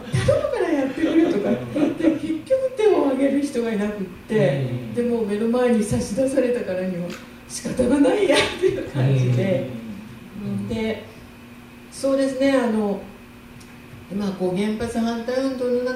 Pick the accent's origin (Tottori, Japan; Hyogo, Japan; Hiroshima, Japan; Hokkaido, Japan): Hiroshima, Japan; born there; ただ私広島生まれなので、やっぱ本当生理的にも嫌だったんですよ。